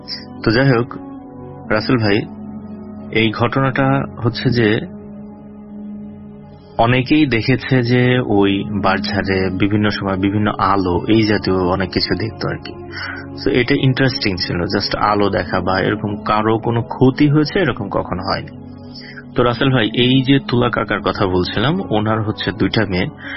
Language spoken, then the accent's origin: Bangla; Rajbari, Dhaka Division, Bangladesh; now in Dhaka, Bangladesh; আমার বাড়ি হচ্ছে রাজবাড়িতে, আমি ঢাকাতে থাকি দীর্ঘদিন যাবৎ।